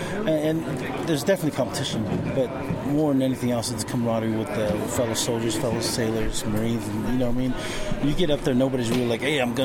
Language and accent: English; American Samoa; I'm originally from an island, American Samoa.